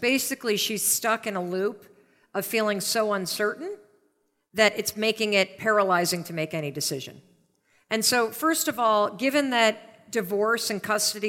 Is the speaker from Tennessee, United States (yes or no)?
no; Michigan, United States; I grew up in Western Michigan.